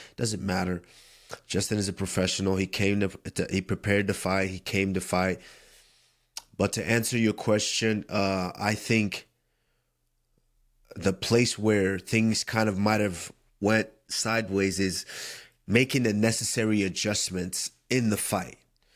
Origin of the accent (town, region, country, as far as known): Nigeria